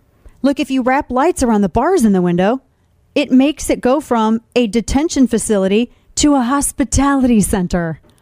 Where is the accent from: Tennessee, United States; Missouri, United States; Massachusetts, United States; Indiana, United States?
Missouri, United States; St. Louis; I grew up in St. Louis. We have some issues, okay?